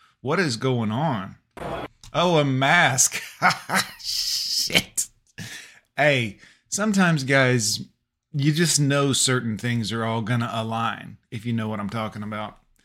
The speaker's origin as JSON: {"language": "English", "region": "the South", "country": "United States", "said": "I'm from the South, guys. Bear with me here."}